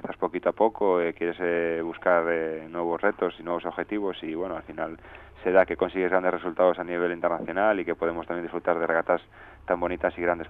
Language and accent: Spanish; Tui, Galicia, Spain; Pues de la provincia de Pontevedra, soy del pueblo de Tui.